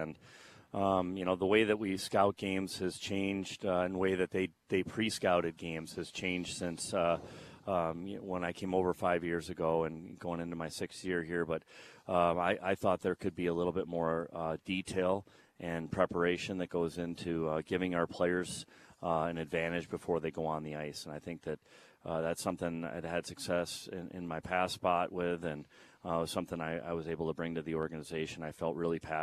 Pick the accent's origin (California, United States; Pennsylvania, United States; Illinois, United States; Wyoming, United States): Illinois, United States; Chicago; now in Falls Church, United States; You know what? I'm from the Chicagoland area and go back there. I now own a house here in Falls Church that I really like.